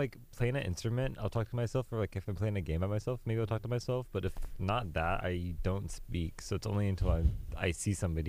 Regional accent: New York, United States; born there; Actually, I was born in New York, so I would not be on that list.

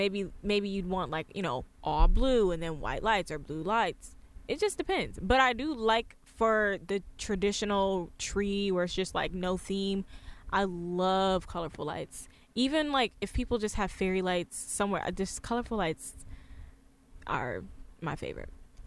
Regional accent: Michigan, United States; now in Maryland, United States; We did get a little bit of snow here in Maryland, but I'm from Michigan originally

